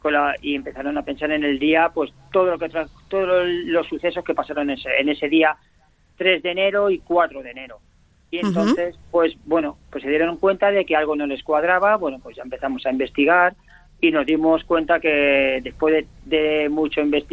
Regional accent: Mérida, Extremadura, Spain; born there; Y es más, yo nací en Mérida

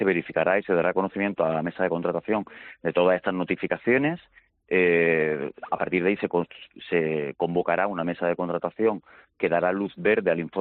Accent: Málaga, Andalusia, Spain; somos todos los malagueños

